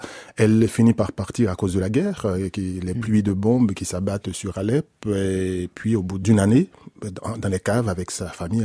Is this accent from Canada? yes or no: no; Port-au-Prince, Ouest, Haiti; dans mon enfance, par exemple, à Port-au-Prince, je vivais dans un quartier au sommet d'une colline d'où je voyais toujours la mer au loin.